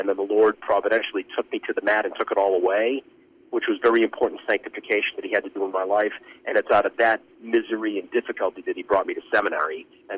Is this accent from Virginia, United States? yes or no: no; Boston, Massachusetts, United States; I don't know anybody. I'm from Boston. I've only been here 4 days.